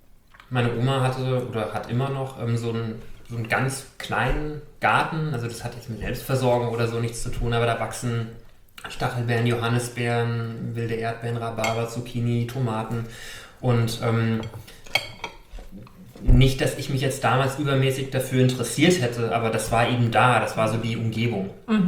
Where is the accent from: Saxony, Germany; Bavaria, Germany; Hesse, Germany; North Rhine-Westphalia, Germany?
Hesse, Germany; Also ich bin in Mittelhessen aufgewachsen, ja. In der Nähe von Gießen. Da bin ich auch geboren. Und da habe ich eigentlich meine gesamte Jugend da auf dem platten Land in Mittelhessen verbracht, in so einem sehr kleinen Dorf.